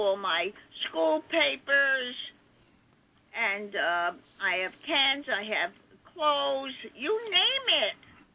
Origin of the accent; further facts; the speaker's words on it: Brooklyn, New York, United States; from Brooklyn, and my compulsive habit is hoarding and clutter.